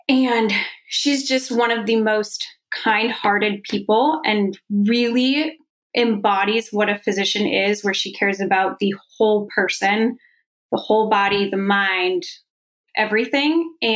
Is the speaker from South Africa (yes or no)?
no; Santa Monica, California, United States; So I grew up in Santa Monica, which is in West LA.